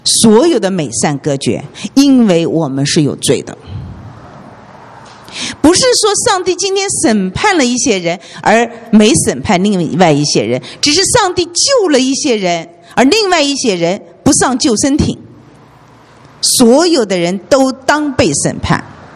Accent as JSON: {"language": "Chinese", "town": "Nanjing", "region": "Jiangsu", "country": "China", "said": "特别我们南京人，江浙人要杀个人比较困难，打架都困难。"}